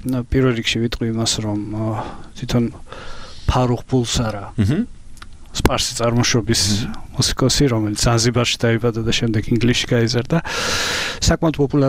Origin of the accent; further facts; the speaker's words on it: Kutaisi, Imereti, Georgia; ხო და ქუთაისში სადაც ვიზრდებოდი იმ პერიოდში გადიოდა პარალელურად სხვა კინოთეატრში კიკონგი.